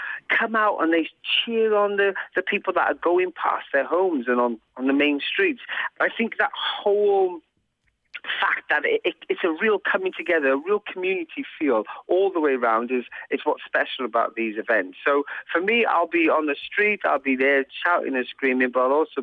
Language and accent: English; Cardiff, Wales, United Kingdom; But I have a huge sense of pride because it is my hometown, as you said. And my hometown is capable of putting on events like this.